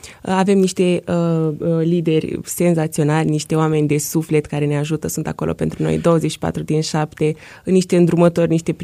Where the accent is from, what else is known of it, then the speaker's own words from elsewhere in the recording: Totoiești, Iași County, Romania; Eu sunt din Totoiești, Erbiceni, Iași, lângă Păduilai.